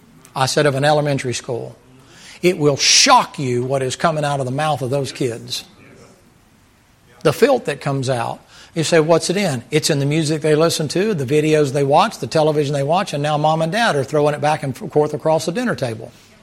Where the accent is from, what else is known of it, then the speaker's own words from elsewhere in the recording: New York, United States; No, I was raised in Long Island.